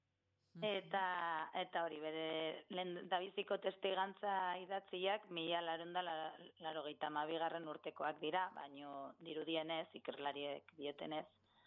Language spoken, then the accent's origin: Basque; Basque Country, Spain; Ez, ni berez Gezalatz Bailarakoa naiz.